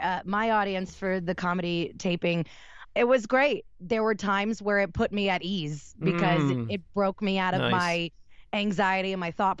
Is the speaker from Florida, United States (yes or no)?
yes; Tampa, Florida, United States; Born and raised in Tampa, Florida. I did move to Orlando right after I graduated college, and I got into the theme park scene.